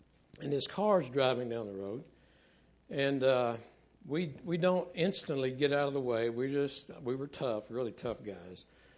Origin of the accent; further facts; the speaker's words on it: Abilene, Texas, United States; I was 13 or 14 years old, and I grew up in Abilene, Texas, on Bridge Street.